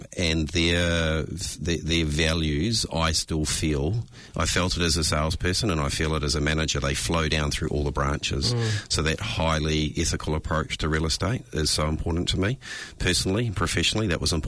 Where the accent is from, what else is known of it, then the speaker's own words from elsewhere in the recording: Te Atatu, Auckland, New Zealand; I grew up in Te Aratu, so spent my first 22 years. I think Mum and Dad were glad to get rid of me when I finally went flatting. So it's very much somewhere I resonate with, as I do the whole sort of West Auckland. That quarter of Auckland is my home patch.